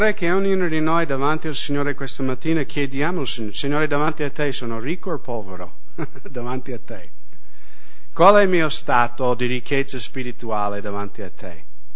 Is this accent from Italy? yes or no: no; United States; noi viviamo in Europa occidentale, io vengo dagli Stati Uniti